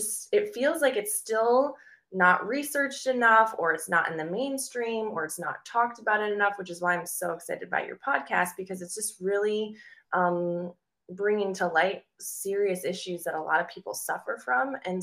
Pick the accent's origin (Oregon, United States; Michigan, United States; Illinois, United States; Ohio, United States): Michigan, United States; also born or lived in Los Angeles; now in San Diego, United States; I'm from Michigan, and you know, people have children a lot younger there.